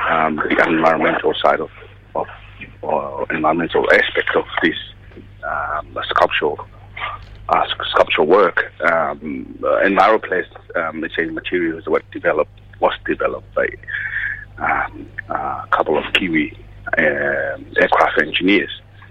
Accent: Tonga; I grew up in Tonga, and there's a lot of building that goes up in terms of clashing between the tradition and the new type of work.

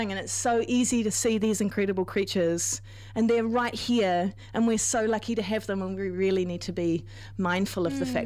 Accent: Leigh, Auckland, New Zealand; Oh, so I grew up in Lee, and we have, there's this beautiful reef in Lee.

